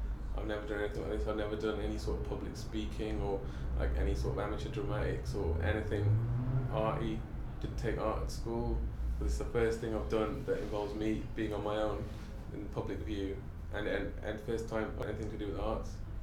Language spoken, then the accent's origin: English; Telford, West Midlands, United Kingdom; 23, and I'm from Telford.